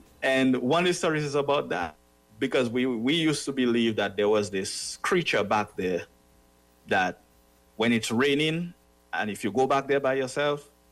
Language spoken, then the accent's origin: English; Grandfort, Dominica; Basically, where I'm from in Dominica, I'm from Grandfort. And I like to say Grandfort is in a valley, but it's on top also a mountain. So it's right below the lake.